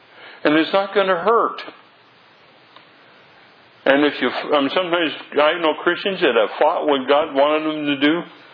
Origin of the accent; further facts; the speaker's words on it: California, United States; if you ask me where I'm from, I'll say I'm from California.